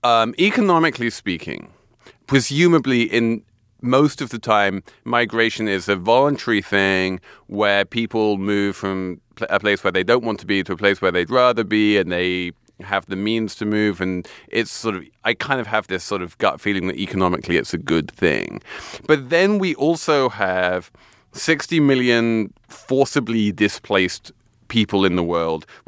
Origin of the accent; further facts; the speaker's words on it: England, United Kingdom; And I think, you know, being English, I can remember, well, not remember, but it's kind of remember, it's sort of in the institutional history of while I was growing up